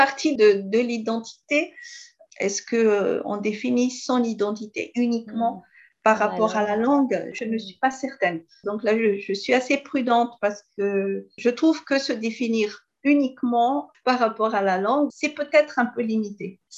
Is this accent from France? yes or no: no; Madagascar; moi je suis malgache, donc quand je sors de Madagascar, j'ai besoin d'une autre langue.